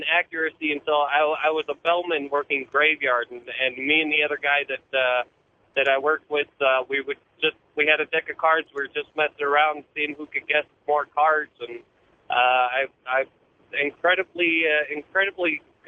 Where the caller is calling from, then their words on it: Nebraska, United States; I'm calling from Nebraska.